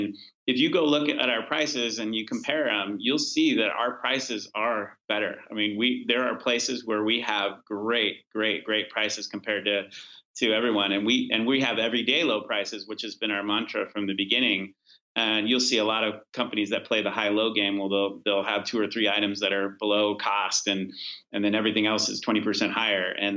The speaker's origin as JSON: {"language": "English", "region": "California", "country": "United States", "tie": "born or raised there", "said": "I grew up in California and there wasn't at the time a lot of Walmarts around when I grew up."}